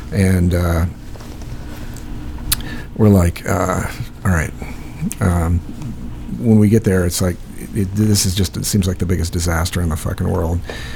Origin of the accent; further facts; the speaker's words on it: Iowa, United States; we're from Iowa. He's from Utah.